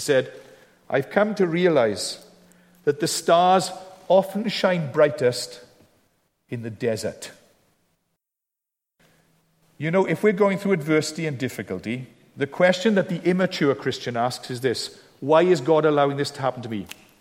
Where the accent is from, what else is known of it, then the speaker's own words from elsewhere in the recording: Wales, United Kingdom; I'm not given to much emotion, even though I'm a Welsh person.